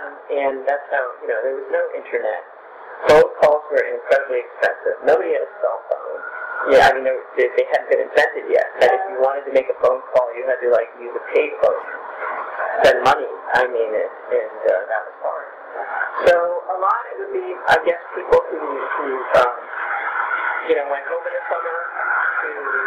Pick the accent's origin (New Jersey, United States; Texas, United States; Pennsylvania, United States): New Jersey, United States; I mean, I grew up in New Jersey. I was going to college in New Jersey. I didn't really know anybody from another state.